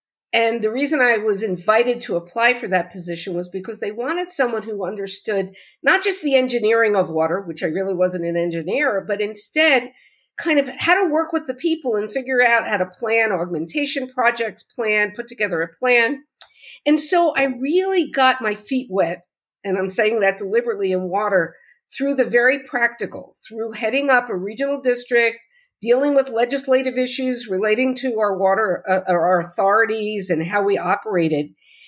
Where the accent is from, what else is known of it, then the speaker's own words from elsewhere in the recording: New Jersey, United States; So I grew up in New Jersey, by the way